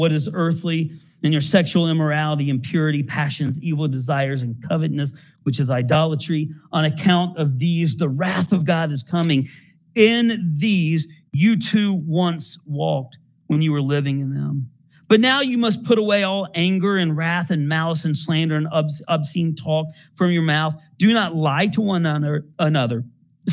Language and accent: English; Smyrna, United States; you might remember that I grew up in the Catholic Church. I grew up in a church in Smyrna.